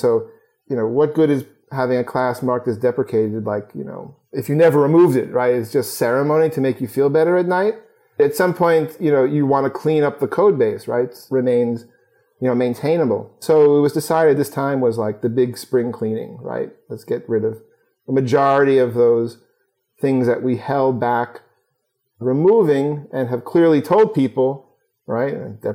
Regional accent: New York, United States; I'm from New York, so that's like, you know, the nice way of saying things in New York.

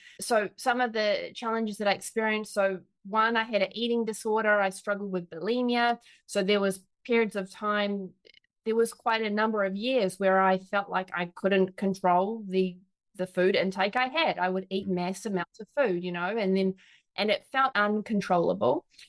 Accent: New Zealand; I grew up in New Zealand, and it was such a beautiful country to be in and to grow up in. I was very lucky, and yeah, I grew up with my Polish family there.

